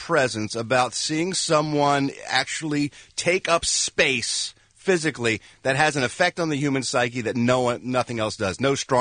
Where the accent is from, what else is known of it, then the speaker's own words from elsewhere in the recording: United States; I think that's an awesome part of being an American and an awesome part of this country.